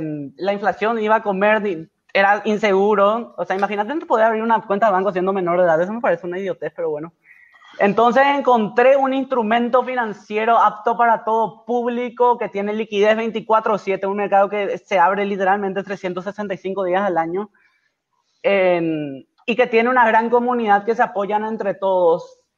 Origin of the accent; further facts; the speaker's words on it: Paraguay; vengo de Paraguay, me dicen, Far Away, ok.